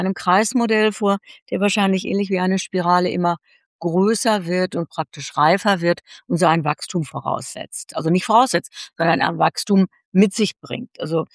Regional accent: Germany; ich komme ja aus Deutschland

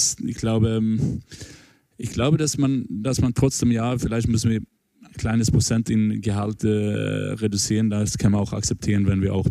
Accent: Sweden; dann bin ich als Schwede auch ganz herausgefordert

